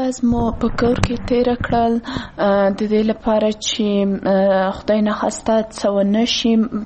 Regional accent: Kabul, Afghanistan; زه د کابل اوسیدونکی یم.

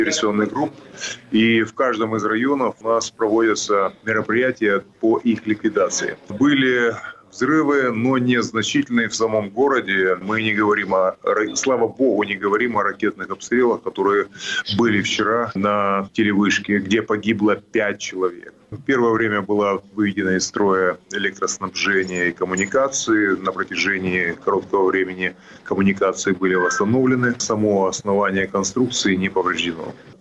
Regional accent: Ukraine; я горжусь, что я украинец. Я горжусь то, что я принадлежу к той нации

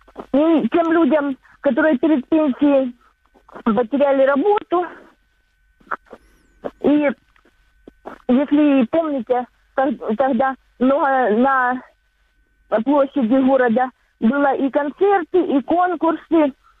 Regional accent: Sloviansk, Donetsk Oblast, Ukraine; Я как раз из Славянска.

